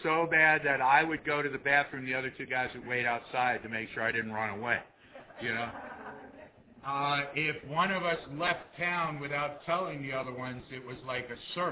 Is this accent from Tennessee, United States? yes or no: no; Orlando, Florida, United States; So where are you from? I said, Orlando.